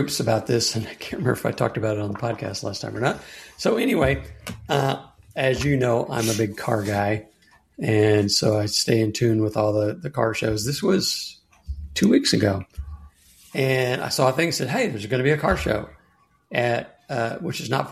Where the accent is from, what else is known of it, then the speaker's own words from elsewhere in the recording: Texas, United States; I grew up in South Texas. We would have hurricanes that blew through. I grew up right on the coast. We were walking distance to the bayfront